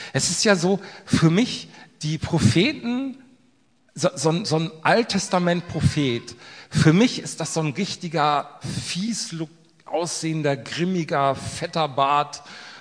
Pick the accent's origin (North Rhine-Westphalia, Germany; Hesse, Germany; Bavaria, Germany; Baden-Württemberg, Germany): Hesse, Germany; kommen aus dem Norden von Hessen, also nicht wirklich. Wir wohnen da. Carolyn kommt aus Indien. Ich komme tatsächlich daher. Ich bin so ein richtiger Hessekopf.